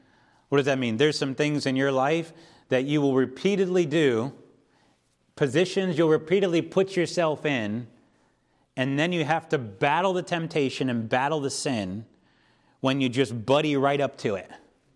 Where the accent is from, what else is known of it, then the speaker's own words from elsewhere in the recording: Pennsylvania, United States; growing up in Pennsylvania, we get some of those snows